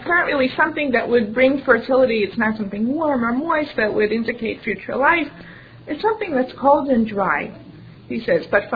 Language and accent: English; Portugal; English is a second language; I had to say orange, Portugal, because I came from Portugal.